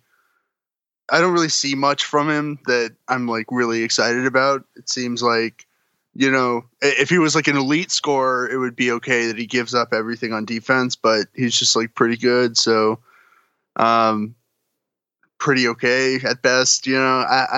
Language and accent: English; Dallas, Texas, United States; Speaking of Mavs, I'm from Dallas and I want him.